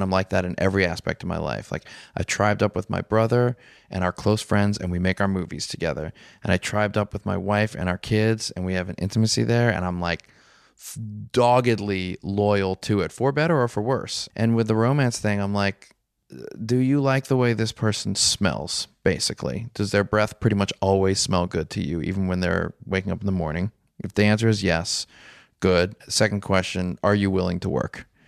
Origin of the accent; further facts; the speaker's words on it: New Orleans, Louisiana, United States; And I'm from New Orleans and this weird thing happened when Katrina happened like 10 years ago.